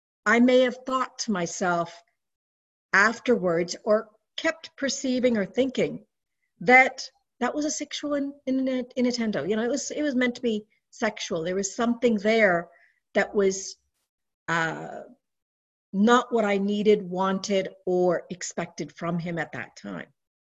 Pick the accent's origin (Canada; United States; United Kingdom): Canada; I preferred English because I was brought up in Canada and my English was way better than Punjabi.